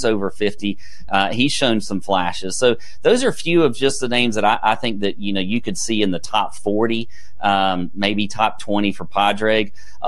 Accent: Augusta, Georgia, United States; I'm from Augusta, so I love the Masters

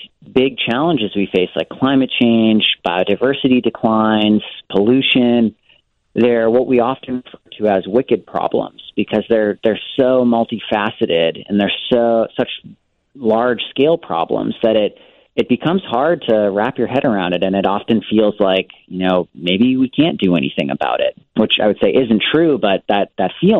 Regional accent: Boston, Massachusetts, United States; I still remember some Earth Day celebrations as a kid, and I grew up in the Boston area

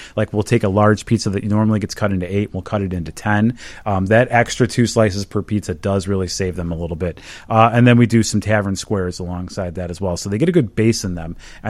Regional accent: Chicago, Illinois, United States; I grew up here in the Chicagoland area

